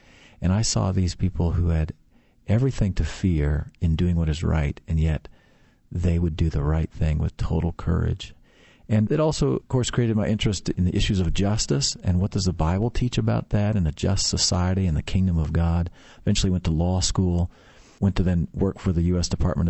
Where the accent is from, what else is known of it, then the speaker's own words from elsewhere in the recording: Sacramento, California, United States; I am a product of California. I grew up in California, a nice little suburb in Sacramento, California.